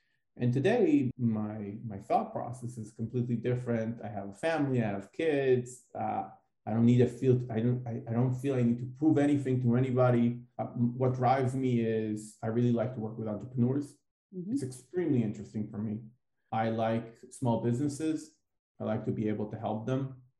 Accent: Israel; I'm from Israel

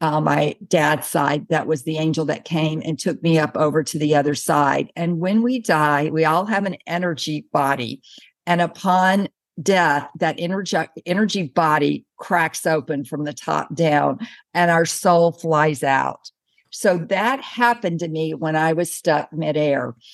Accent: Mississippi, United States; And I came from a very conservative background. I grew up in Mississippi, and I had never even been on a date when I went out to the academy.

